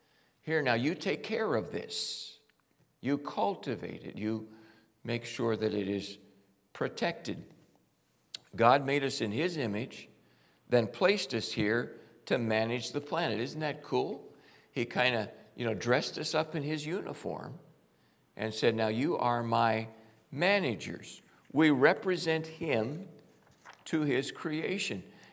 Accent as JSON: {"language": "English", "town": "Pittsburgh", "region": "Pennsylvania", "country": "United States", "said": "I come from Pittsburgh. The air quality, the rivers have changed dramatically over my lifetime."}